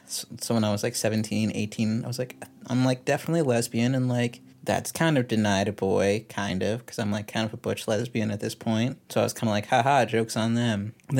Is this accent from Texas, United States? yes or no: yes; Texas, United States; I'm from Texas, but I don't really feel super Texan, but I also kind of do. Like, sometimes I get a bit of, like, an accent